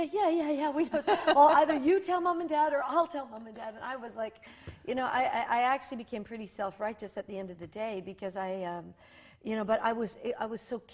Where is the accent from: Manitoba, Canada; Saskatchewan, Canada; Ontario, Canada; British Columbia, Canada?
Saskatchewan, Canada; in my hometown, and I was in rural Saskatchewan